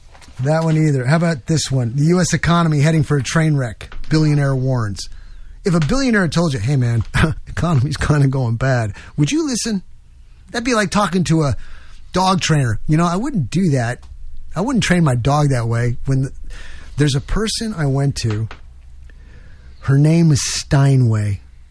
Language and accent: English; New York, United States; I've known this guy forever. I'm from New York. He's from New York.